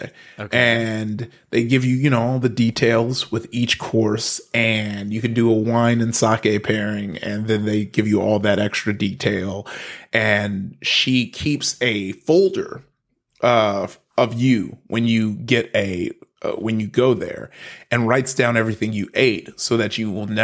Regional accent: Compton, California, United States; also born or lived in Long Beach; I grew up in Compton, went from Compton to Long Beach, Northside Long Beach. You heard … rap about it.

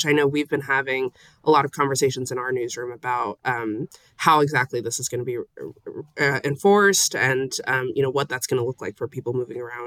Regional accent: Las Vegas, Nevada, United States; So I'm from Las Vegas, and, you know, I was born here, and I actually used to go to school downtown.

